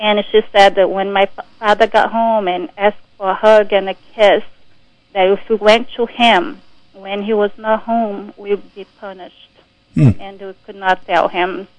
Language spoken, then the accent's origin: English; Brazil; I am from Brazil.